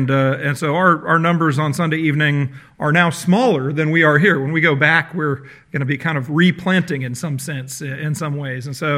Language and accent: English; Washington, D.C., United States; also born or lived in Mississippi; now in England, United Kingdom; I'm a minister in England. I don't sound like I am. I'm from the States. Actually, I grew up in the western suburbs of Washington, D.C. So that was my home.